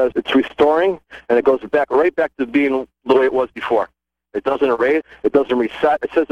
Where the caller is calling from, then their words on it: Charlotte, North Carolina, United States; Okay, I'm in Charlotte right now.